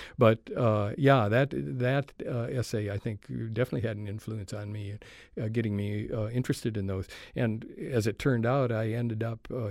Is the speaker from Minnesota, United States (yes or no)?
yes; Minnesota, United States; accent: Scandinavian brogue; now in Knoxville, United States; I'm from Minnesota. Yeah. Listeners may still hear a little of that Scandinavian brogue whenever I go. I go back a couple times a year. My mother and two sisters still live in the Twin Cities area, so I go back to get my refresher course in my dialect.